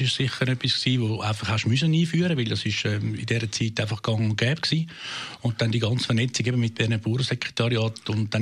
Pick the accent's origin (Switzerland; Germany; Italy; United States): Switzerland; Adliswil, Zurich; Also, ich bin in Adiswil aufgewachsen.